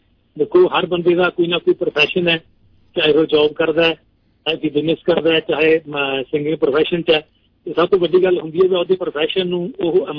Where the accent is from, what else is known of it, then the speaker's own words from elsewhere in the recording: Kaulgarh, Punjab, India; ਮੇਰਾ ਪਿੰਡ ਸੋਢੀ ਸਾਹਿਬ ਕੌਲਗੜ੍ਹ ਹੈ, ਜਿੱਥੇ ਮੇਰਾ ਜਨਮ ਸਥਾਨ ਹੈ, ਤਹਿਸੀਲ ਮਲੋਹ, ਡਿਸਟ੍ਰਿਕਟ ਫਤਿਹਗੜ੍ਹ ਸਾਹਿਬ, ਜੋ ਪਹਿਲਾਂ ਪਟਿਆਲੇ 'ਚ ਪੈਂਦਾ ਸੀਗਾ